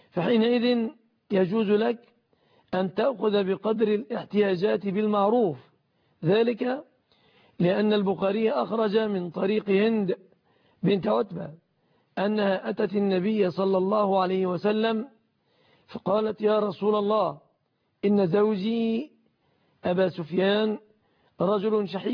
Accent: Egypt

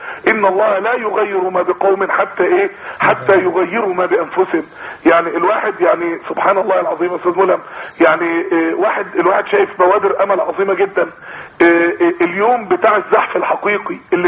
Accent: Mansoura, Dakahlia, Egypt; يعني من منارات العلم عندنا في المنصورة بفضل الله

